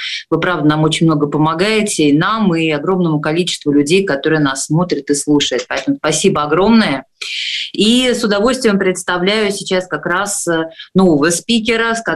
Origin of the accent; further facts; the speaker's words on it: Volsk, Saratov Oblast, Russia; а я непосредственно выхожу из города Вольска, это мой родной город. Так что Саратовская область